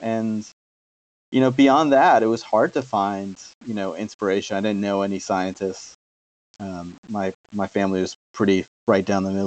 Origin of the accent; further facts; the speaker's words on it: New York City, New York, United States; I grew up in New York City, and there wasn't a lot of wildlife per se to look